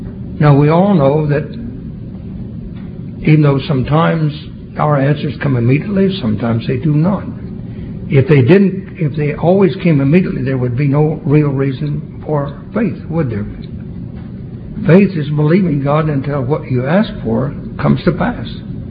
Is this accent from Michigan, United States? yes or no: no; Texas, United States; now in California, United States; And so then, coming to California and being a Texas, and you don't need glasses to drive.